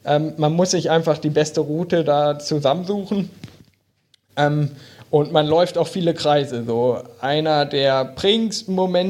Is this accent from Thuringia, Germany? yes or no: no; Braunschweig, Lower Saxony, Germany; Und ich komme ja aus Braunschweig, ja schon ja, in der Region.